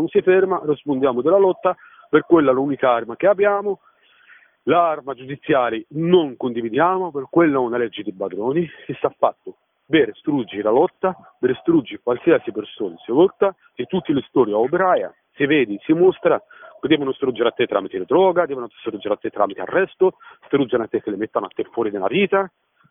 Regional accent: Morocco; Italian is a second language; now in Italy; io sono da 2003 in Italia, non sono italiano, sono da 2003 in Italia, purtroppo lo Stato italiano non conosce a me come italiano, conosce a me come un marocchino di merda

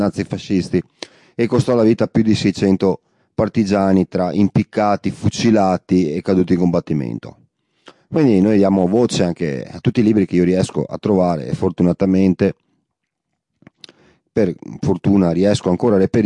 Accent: Cavaso del Tomba, Veneto, Italy; Il 10 giugno 1940 non avevo ancora 16 anni e ho ascoltato l'altoparlante del cinema di Cavaso del Tomba, mio paese natio

